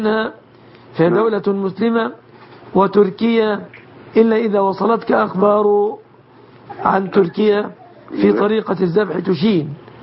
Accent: Egypt

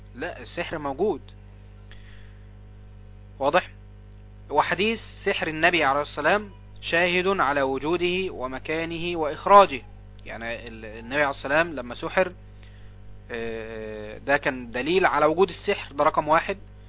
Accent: Egypt; عندنا في مصر

